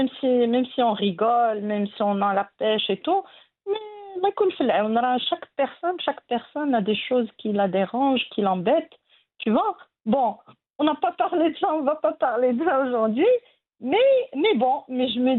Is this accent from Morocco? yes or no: yes; Morocco; born there; je vais répandre mon impact au Maroc, mon pays natal, mon pays adoré.